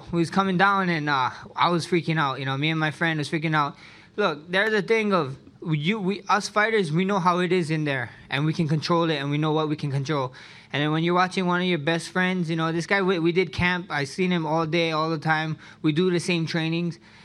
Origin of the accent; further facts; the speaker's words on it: Hawaii, United States; Us Hawaiians, I'm Hawaiian Samoan, I love to eat.